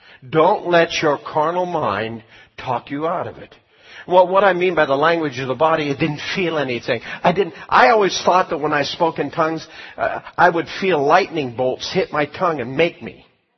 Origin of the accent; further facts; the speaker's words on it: Washington, United States; So, where are you guys from? We're from Washington State. Oh, you travel that far? I meant Washington State, not D.C.